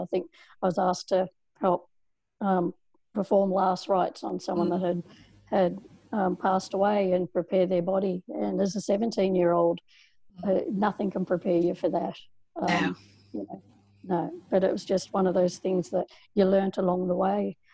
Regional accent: Frankston, Victoria, Australia; And ironically, my first grad program that I got was in my hometown. So I thought, that's just hilarious. So I ended up getting my first job at Frankston Hospital, which is now part of Peninsula Health Network in Victoria.

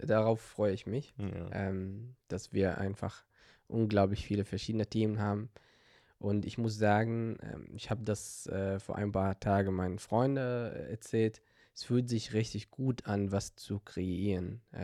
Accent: Hebron, West Bank, Palestine; German is a second language; moved away as an adult; also born or lived in Jerusalem; now in Hamburg, Germany; Ich komme aus Hebron in Palästina, aus Palästina, Westjordanland. Ja, ich lebe seit ungefähr 6 Jahren in Hamburg.

